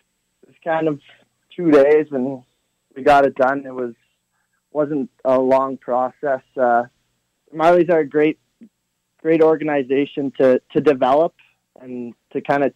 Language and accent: English; Toronto, Ontario, Canada; and Toronto's my hometown as well, so I'm really happy I can stay home.